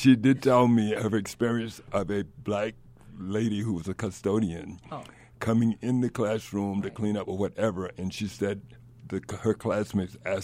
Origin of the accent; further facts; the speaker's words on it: the South, United States; the only hope we had when I grew up in the South, given the conditions where segregation was legal as well as racism was legalized.